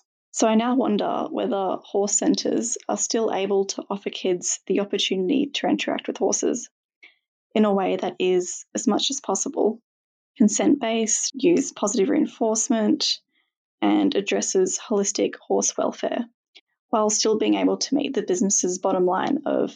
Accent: Western Australia, Australia; I'm from Western Australia.

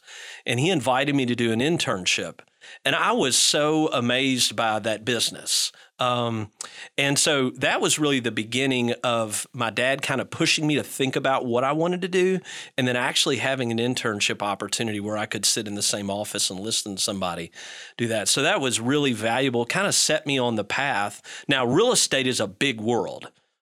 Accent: Shelbyville, Kentucky, United States; And I'm from Shelby County, which is God's country. And as you know, the saddlebred horse capital of the world.

